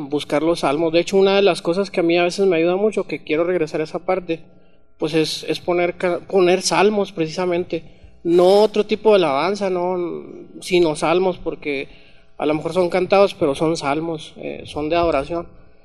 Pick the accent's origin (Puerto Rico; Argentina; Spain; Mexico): Mexico; somos mexicanos y de hecho, por eso lo quiero resaltar